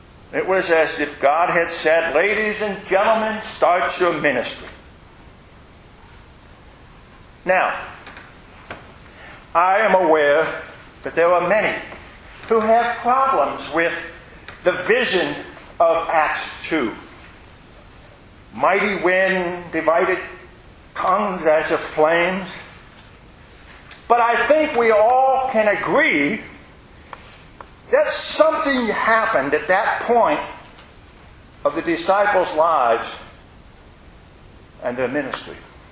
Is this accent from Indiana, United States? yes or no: yes; Indiana, United States; For some reason, this year I've had several opportunities to reflect on Memorial Day and growing up in Indiana.